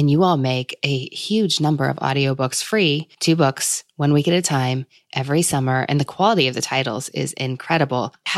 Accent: Kentucky, United States; or I'm from Kentucky, so we have bourbon flights here

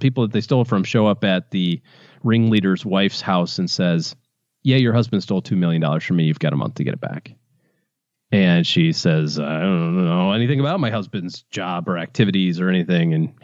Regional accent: Michigan, United States; I'm from Michigan and I didn't know anything about this story.

